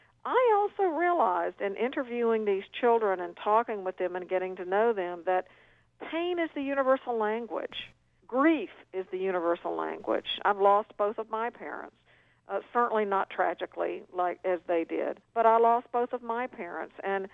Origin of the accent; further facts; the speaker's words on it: United States; And as an American, as a Westerner, I think you have to be very careful when you broach a subject like this.